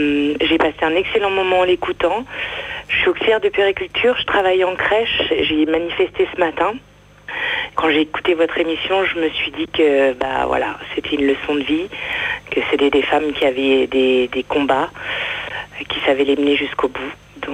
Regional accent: Nantes, Pays de la Loire, France; je suis de Nantes.

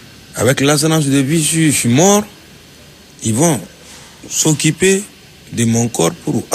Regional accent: Mali; French is a second language; now in France; Moi, je suis malien. Ça fait 4 ans, moi, je suis en France.

